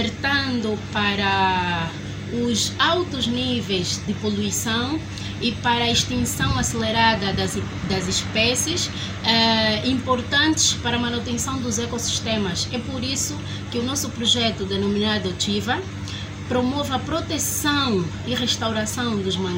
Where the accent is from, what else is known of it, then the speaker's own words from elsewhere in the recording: Lobito, Benguela, Angola; símbolo da minha cidade natal, Lobito, no litoral sul de Angola.